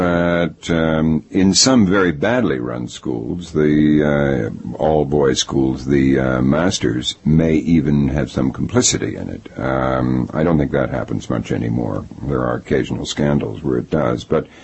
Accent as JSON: {"language": "English", "town": "Halifax", "region": "Nova Scotia", "country": "Canada", "tie": "born or raised there", "said": "that was about my growing up in Halifax."}